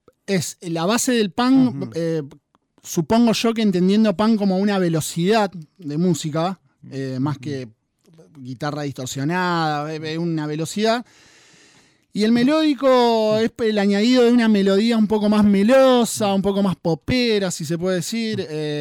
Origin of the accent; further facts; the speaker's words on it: Argentina; todo mi grupo de amigos, que crecimos todos acá en Barrio Roma